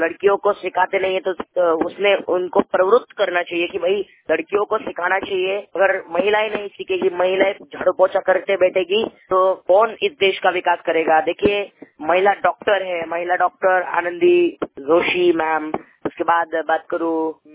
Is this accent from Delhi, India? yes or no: no; Bihar, India; मैं भी एक ग्रामीण भाग में से हूँ लेकिन मैं औरंगाबाद डिस्ट्रिक्ट का हूँ। मैं भी एक ग्रामीण भाग का हूँ